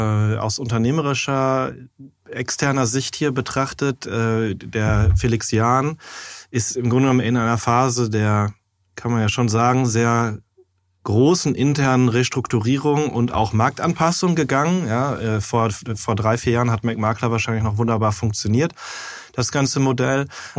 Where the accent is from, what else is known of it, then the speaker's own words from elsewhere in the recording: Dortmund, North Rhine-Westphalia, Germany; born there; Also ich komme ja gebürtig aus Dortmund